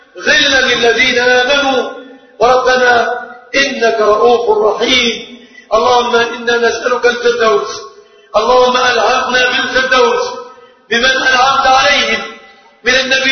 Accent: Egypt; بلادنا مصر

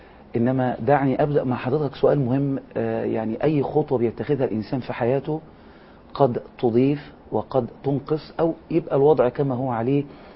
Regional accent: Egypt

